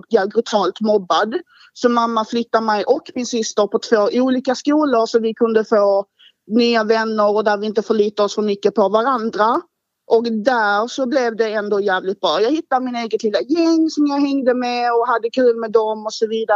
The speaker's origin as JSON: {"language": "Swedish", "town": "Malmö", "region": "Skåne", "country": "Sweden", "tie": "born or raised there", "said": "jag är uppvuxen på Holma, och om någon som lyssnar vet vad det är så vet de om att det är ett ghetto i Malmö."}